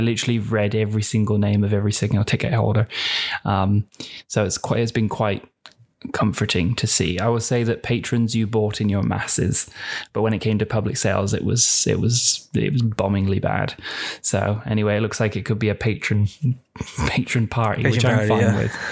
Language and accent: English; United Kingdom; I am British. I am a citizen, but I'm not residing in the UK.